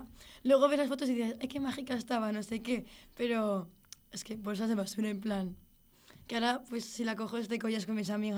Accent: San Sebastián, Basque Country, Spain; También es verdad que yo nunca estoy en Zaragoza en carnavales. Siempre estoy... Yo soy de San Sebastián.

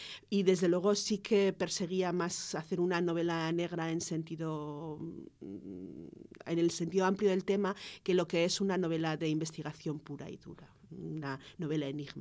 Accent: Zaragoza, Aragon, Spain; born there; Y yo ya nací en Zaragoza, realmente. Son mis padres y mis hermanos los que son de Borovia.

